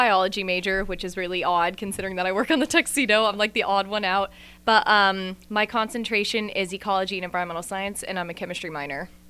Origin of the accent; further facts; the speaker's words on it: Fairfield, California, United States; I'm from Fairfield. It's like 45 minutes away from here. It's super hot.